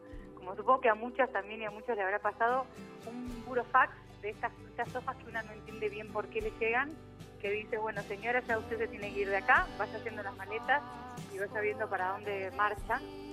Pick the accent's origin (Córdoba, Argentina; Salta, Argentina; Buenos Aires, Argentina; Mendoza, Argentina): Buenos Aires, Argentina; moved away; also born or lived in Madrid, Spain; en mi tierra, en Argentina, en Buenos Aires, me mudé infinita cantidad de veces